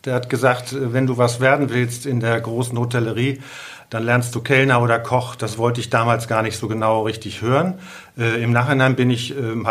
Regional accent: North Rhine-Westphalia, Germany; born there; Ich bin im Sauerland geboren, das ist jetzt auch raus. Das ist ein absoluter Makel auf meinem Lebenslauf, aber jetzt mit 58 kann ich mir das erlauben, das zu sagen.

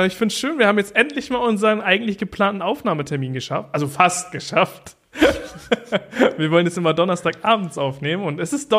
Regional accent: Lower Saxony, Germany; so als Ostfriese noch nicht auf jeder ostfriesischen Insel gewesen zu sein, ist auch irgendwie peinlich, ne?

